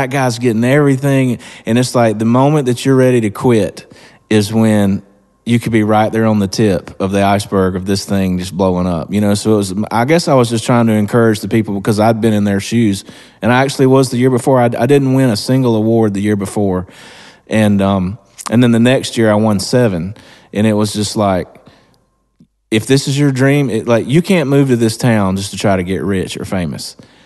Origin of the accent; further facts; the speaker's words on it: Georgia, United States; I'm from Georgia, and I was lucky that, you know, I didn't have parents or uncles or aunts that only listened to one style of music.